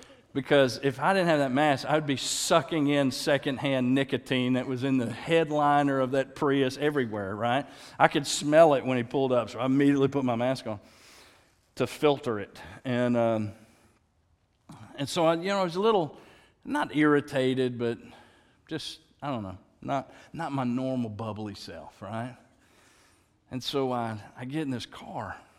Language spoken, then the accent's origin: English; Louisiana, United States; And he said, where are you from? I said, Louisiana. New Orleans, everybody asked, are you from New Orleans? I know, nowhere near New Orleans.